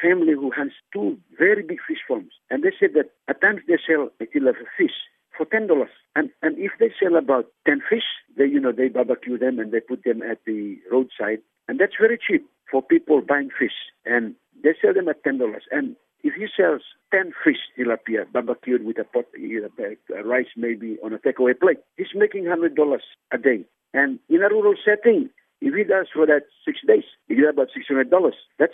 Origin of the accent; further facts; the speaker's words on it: Malaita, Solomon Islands; I'm from Malaita, one of the bigger provinces in the country.